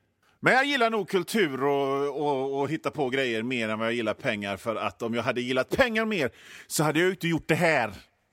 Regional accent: Hönö, Västra Götaland County, Sweden; also born or lived in Mölndal; och jag är född på Hönö, eller ja, rättare sagt i Mölndal, men växte upp, blev fraktad som bebis till Hönö, och Hönö ligger i Öckerö kommun.

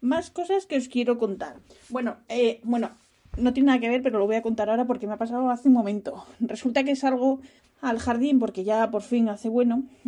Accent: Spain; yo soy española, tengo la costumbre de que me dé el aire

